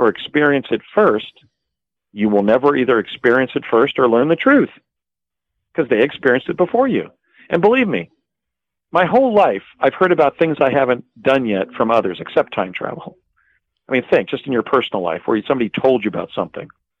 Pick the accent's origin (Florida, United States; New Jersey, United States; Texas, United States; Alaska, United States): New Jersey, United States; Morris Plains; from Morris Plains, New Jersey, you know?